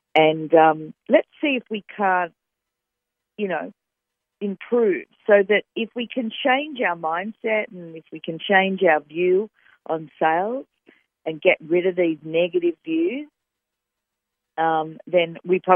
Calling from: Sydney, New South Wales, Australia; I'm calling in from Sydney, Australia.

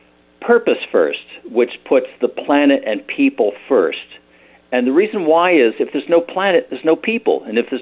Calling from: Berkeley, California, United States; Berkeley, California.

